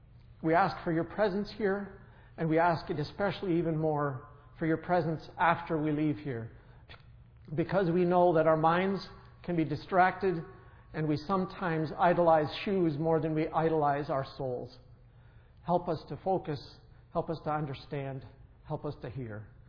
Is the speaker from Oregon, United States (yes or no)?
yes; Portland, Oregon, United States; I'm from Portland, Oregon. That's the capital of Nike.